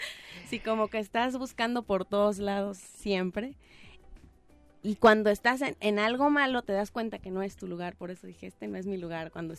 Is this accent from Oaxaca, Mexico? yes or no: yes; Juchitán, Oaxaca, Mexico; Bueno, yo nací y crecí toda mi vida en Juchitán.